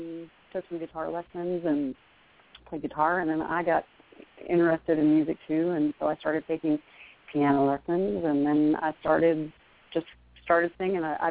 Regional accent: Pennsylvania, United States; But I started singing when I was about 9 years old. I grew up in Pennsylvania

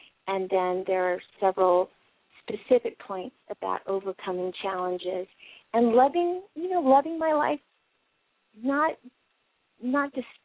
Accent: Texas, United States; I grew up in Texas, but because my chosen profession is newspapers, you go where the jobs are.

